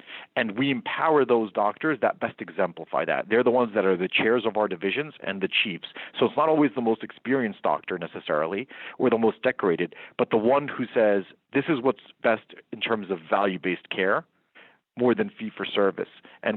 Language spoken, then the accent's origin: English; New Jersey, United States; I grew up in New Jersey. I practiced medicine in New Jersey